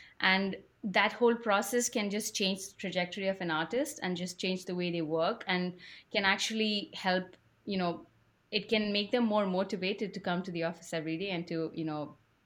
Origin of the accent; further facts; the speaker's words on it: Chennai, Tamil Nadu, India; moved away as an adult; also born or lived in Kerala; now in United Kingdom; I was born and raised in India in a town in the south called Chennai. I'm from Kerala originally, so proud Indian here. And I moved to the UK about like 13 years ago to do my master's at Bournemouth.